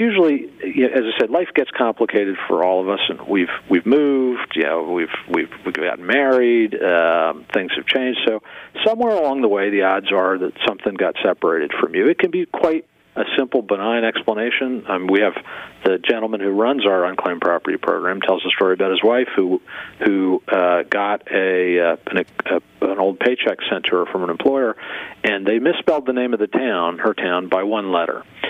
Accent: Berwick, Pennsylvania, United States; Well, I grew up in Berwick and went to school in Kingston, and then moved down to the southeast Pennsylvania.

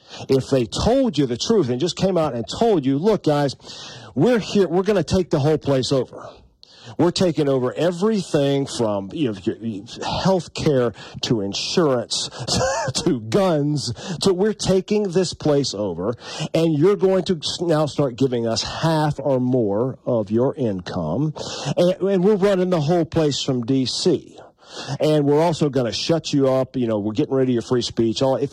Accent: North Carolina, United States; North Carolina. All kind of reports coming out. That's my home state. It's where I was born and raised.

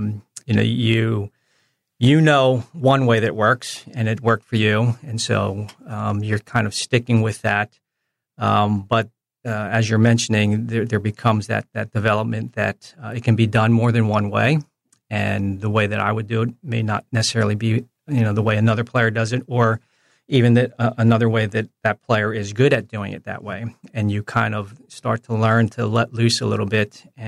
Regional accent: New Jersey, United States; So fortunate, just growing up in the New Jersey, Philadelphia, New York area

